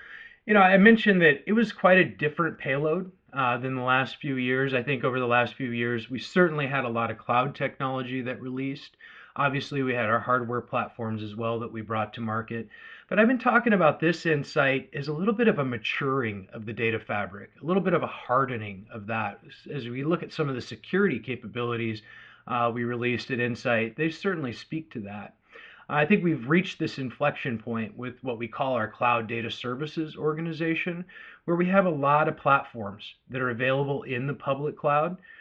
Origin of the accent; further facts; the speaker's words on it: Oregon, United States; also born or lived in Chicago; I grew up in Oregon and transplanted to Chicago along with my previous employer, Symantec, and was out there running a Symantec business for about 10 years.